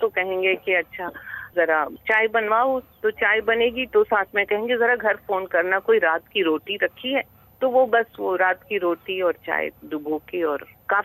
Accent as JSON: {"language": "Hindi", "region": "Bihar", "country": "India", "said": "वो छठ में हमारे यहाँ, हम बिहार से हैं"}